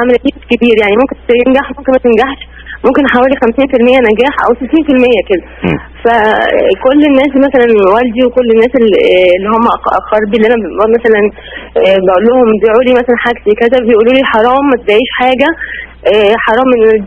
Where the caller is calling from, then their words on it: Kuwait; أنا بكلم حضرتك من الكويت